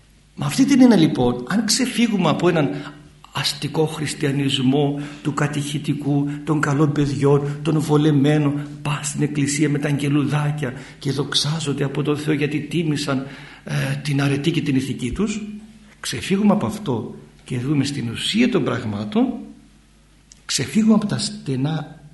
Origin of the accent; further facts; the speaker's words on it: Cyprus; Εμένα μου αρέσει το εμπόριο, είμαι Κύπριος.